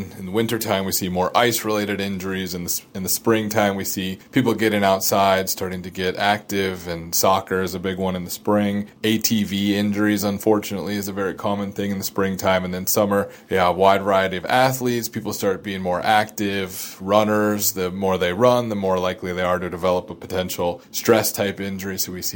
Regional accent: Des Moines, Iowa, United States; So I'm from Des Moines originally, so not too far away.

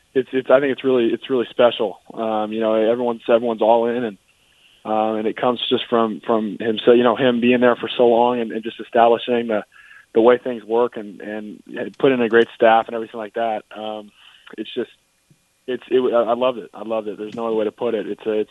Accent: California, United States; growing up in the Bay Area, you know, everyone when he was at Cal

